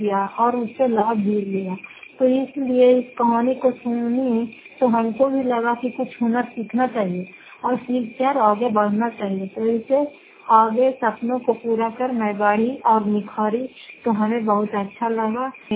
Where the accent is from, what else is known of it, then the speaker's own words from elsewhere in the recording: Fatehpur, Bihar, India; घर फतेहपुर, पंचायत मकौटा, जिला नवादा, किराए पचास ब्लॉक की निवासी हूँ।